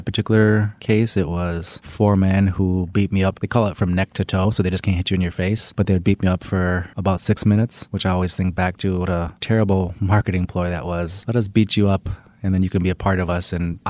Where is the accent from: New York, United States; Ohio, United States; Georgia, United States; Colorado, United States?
Colorado, United States; Colorado Springs; Yes, I was born in Colorado Springs, and I sort of went back and forth most of my life up until the age of about 14.